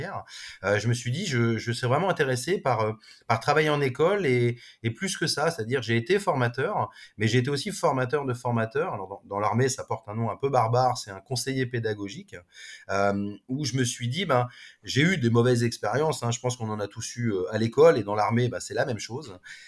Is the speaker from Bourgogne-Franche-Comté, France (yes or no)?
no; Paris, Île-de-France, France; Moi, je suis parisien de base, hein. Je suis le vrai Titi parisien de Montmartre. Donc j'ai fait toutes mes études sur Paris